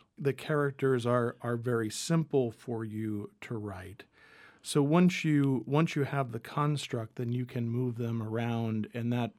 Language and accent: English; New England, United States; also born or lived in Wyoming; especially even from East Coast of New England, growing up in New England, to Wyoming, and then to the western part of the United States.